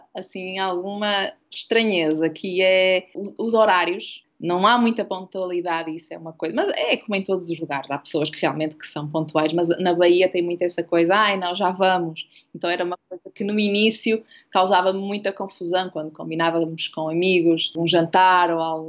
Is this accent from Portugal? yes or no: yes; Maia, Porto, Portugal; lembro-me muito da rua onde eu cresci, perto da minha avó, na cidade de Jardim, na Maia.